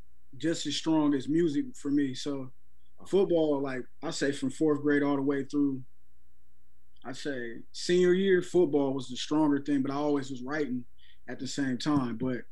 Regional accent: Portland, Oregon, United States; Yeah, born and raised.

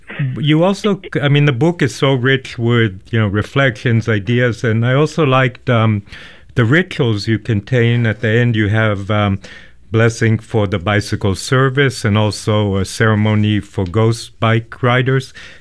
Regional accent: Jerusalem, Jerusalem District, Israel; And I'm from Jerusalem, so I'm familiar with Jews and Arabs riding together, Palestinians and Israelis.

